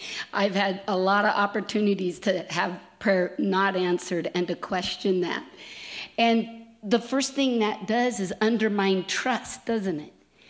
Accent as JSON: {"language": "English", "country": "United States", "said": "It's my right. I'm an American."}